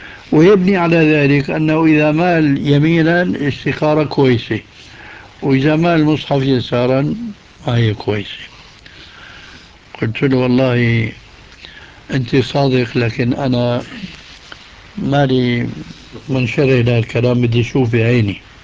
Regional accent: Damascus, Damascus Governorate, Syria; هذه كانت تستعمل عندنا في دمشق

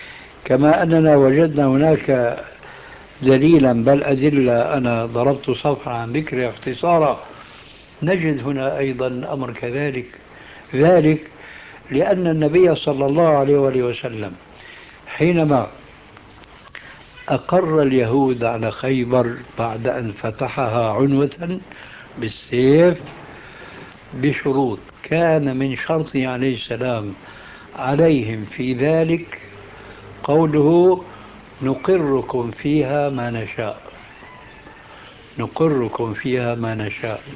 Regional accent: Syria; كما يقولون عندنا في سوريا

